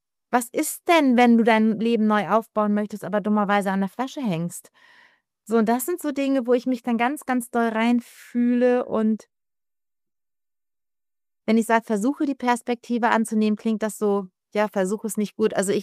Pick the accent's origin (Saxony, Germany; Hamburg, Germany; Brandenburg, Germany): Hamburg, Germany; ich bin ja Hamburgerin und habe fast mein ganzes Leben in Hamburg gewohnt. Ab und zu war ich mal ein paar Jahre hier, ein paar Jahre da, bin immer wieder nach Hamburg zurück. Jetzt im Moment wohne ich gerade nicht in Hamburg.